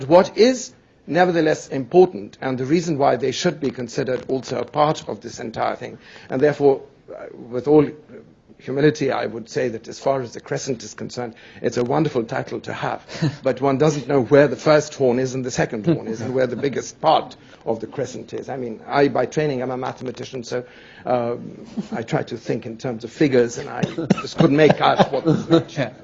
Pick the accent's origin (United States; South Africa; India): India; from India, a Shiite.